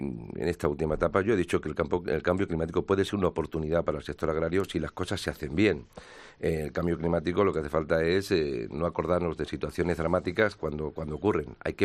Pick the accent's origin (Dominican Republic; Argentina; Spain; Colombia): Spain; Castilla-La Mancha; para queso manchego de mi tierra